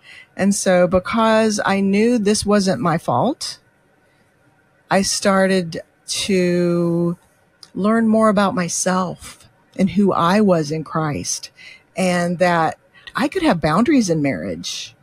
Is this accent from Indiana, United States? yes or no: yes; Indianapolis, Indiana, United States; I was born and raised near Indianapolis, Indiana, in the United States, which is Midwest.